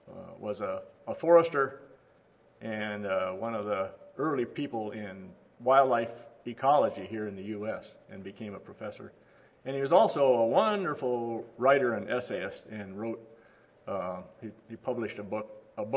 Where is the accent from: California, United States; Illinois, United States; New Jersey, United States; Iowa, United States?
Iowa, United States; I grew up in Iowa, spent time in Oregon